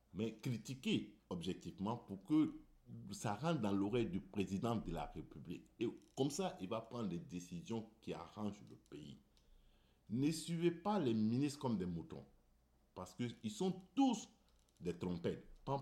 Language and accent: French; Côte d’Ivoire; now in United States; Mais je n'ai pas besoin d'être qui, je suis ivoirien, c'est tout simplement.